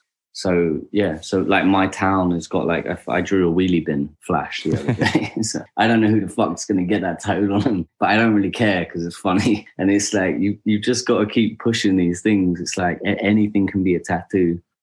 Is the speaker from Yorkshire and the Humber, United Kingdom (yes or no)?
no; London, United Kingdom; I'm a kid from the suburbs, you know, like I'm just outside of London, but I spent my whole life growing up in the Dome in Tufnell Park and places like that.